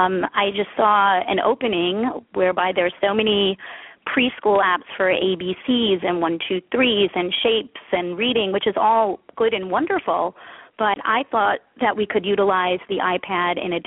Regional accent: Merrick, New York, United States; I grew up in Merrick, Long Island, which is a suburb of New York City, with my parents and an older sister and a poodle named Muffin Taffy Fluffy.

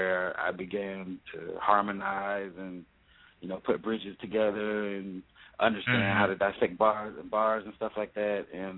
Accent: College Park, Georgia, United States; also born or lived in Bermuda; I'm from College Park. I was born in Bermuda. So I'm a military brat. Like, I lived a lot of places before I, you know, got cemented in Georgia. So I've been in College Park since about like 06.

